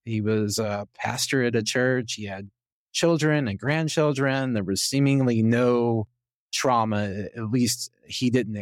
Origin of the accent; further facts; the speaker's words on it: Arkansas, United States; I was born and raised in Southeast Arkansas, where seemingly nothing ever happens.